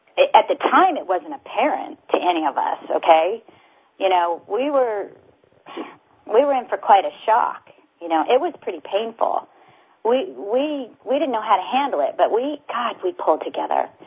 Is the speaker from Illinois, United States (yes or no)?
no; California, United States; I was raised in California. I had I was the California girl. Okay, I never thought I'd ever move from California.